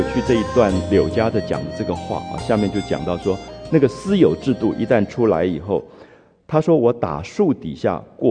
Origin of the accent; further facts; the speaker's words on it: Taiwan; 比如说我记得我的童年在台湾，有些社区，比如说我最早记得的那个社区，不是每一家都有自来水